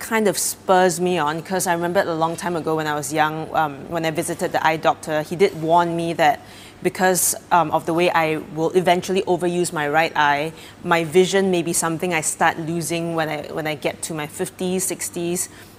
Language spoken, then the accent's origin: English; Singapore; And on the other hand, I think of myself as a Singaporean.